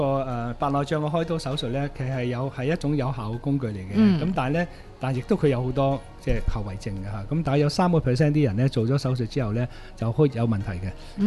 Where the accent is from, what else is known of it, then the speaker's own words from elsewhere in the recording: Hong Kong; 我哋香港人咧係需要一個有一個基本嘅醫療選擇權益咧